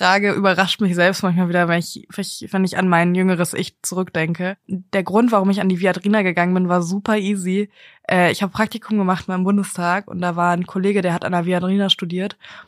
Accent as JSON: {"language": "German", "town": "Techentin", "region": "Mecklenburg-Vorpommern", "country": "Germany", "tie": "born or raised there", "said": "Das ist Techentin. Techentiner würden sagen, wir sind eigenständig."}